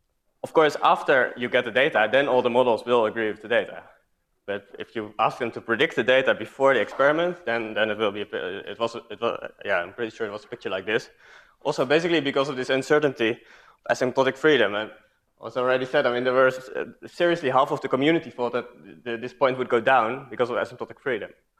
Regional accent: Utrecht, Netherlands; because I'm from Utrecht

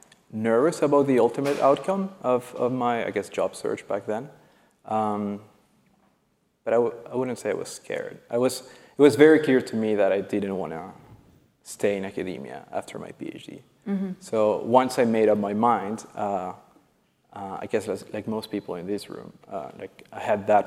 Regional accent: Peru; moved away as an adult; now in Canada; I'm originally from Peru. and I got my bachelor's in physics there. After that, I went to Amsterdam to do my master's in theoretical physics. And then in 2009, I came to Canada to the Perimeter Institute to work on my PhD.

